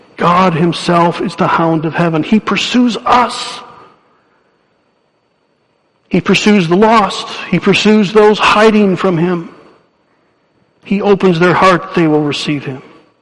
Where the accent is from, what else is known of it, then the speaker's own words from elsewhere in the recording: Jenison, Michigan, United States; I still remember growing up in Jenison, Michigan.